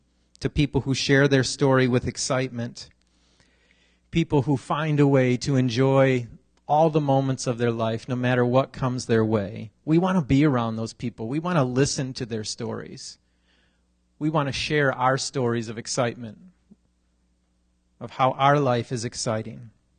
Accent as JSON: {"language": "English", "town": "Los Angeles", "region": "California", "country": "United States", "tie": "born or raised there", "said": "I was born and raised in South LA. Our family lived in a garage that had been converted into a home"}